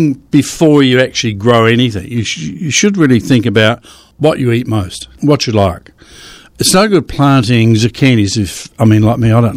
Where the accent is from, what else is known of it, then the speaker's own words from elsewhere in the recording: Payneham, South Australia, Australia; We grew up in the Paynham area. That was Italian